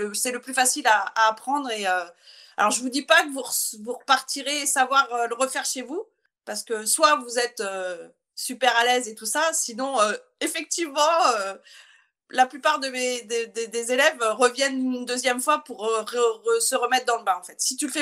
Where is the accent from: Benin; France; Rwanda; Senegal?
France; Brittany; now in Landes, France; Donc, je suis bretonne d'origine, mais j'habite dans les Landes, dans le sud des Landes.